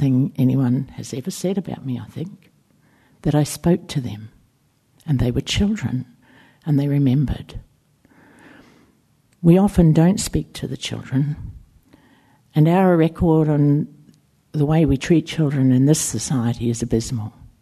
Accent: Richmond, Tasman, New Zealand; On the day I was born in Hillcrest Hospital, Richmond, Nelson, New Zealand, to … I was the first of four children. We were raised in a small two-bedroom house

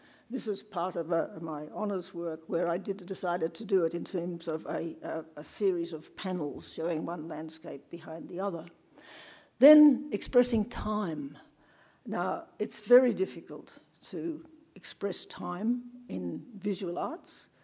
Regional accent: Kalgoorlie, Western Australia, Australia; I was born in Kalgoorlie and spent my very early years there

